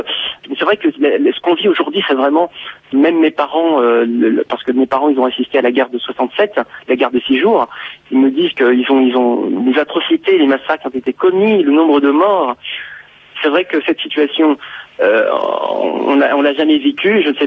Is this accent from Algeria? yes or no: no; Gaza, Gaza Strip, Palestine; now in France; pour rentrer chez moi à Gaza, parce que j'ai ma famille, mes enfants, ma femme, mes enfants étaient restés à Gaza.